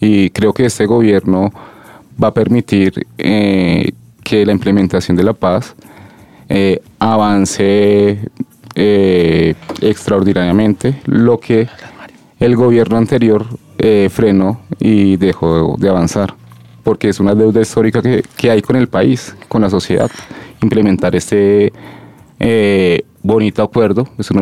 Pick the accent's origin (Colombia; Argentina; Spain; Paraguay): Colombia; Bogotá; also born or lived in Quindío; Vengo trabajando temas de paz desde el Quindío. Soy de Bogotá, pero por razones personales y familiares tuve que emigrar allá.